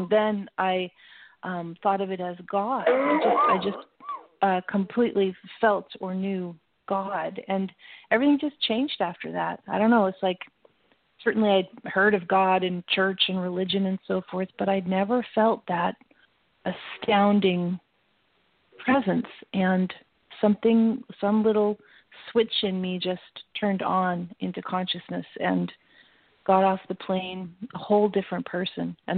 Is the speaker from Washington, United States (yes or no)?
yes; Seattle, Washington, United States; I grew up in Seattle, so just kind of that's what I had been raised to do, sort of.